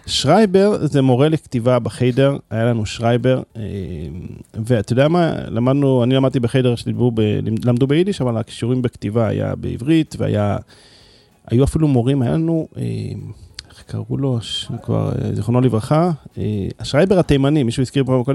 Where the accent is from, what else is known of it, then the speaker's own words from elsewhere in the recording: Jerusalem, Jerusalem District, Israel; אני גדלתי במאה השורים